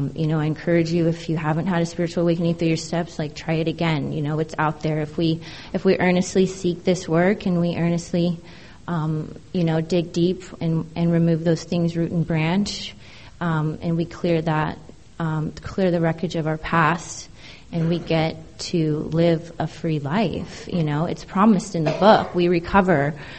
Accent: San Diego, California, United States; I am from San Diego, born and raised, and I did all my drinking and using in this town.

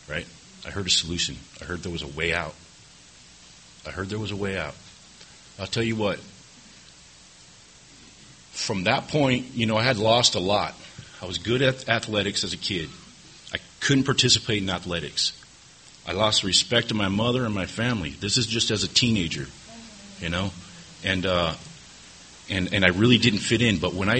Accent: Imperial Beach, California, United States; I started going to South Bay Pioneers down in Chula Vista because I was from Imperial Beach. But I wanted to get the hell out of Imperial Beach

